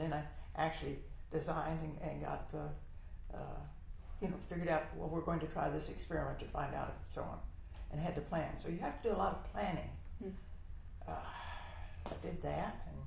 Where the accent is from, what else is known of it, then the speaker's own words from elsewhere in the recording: Texas, United States; And I didn't want him to be a Yankee. Remember, I'm from Texas.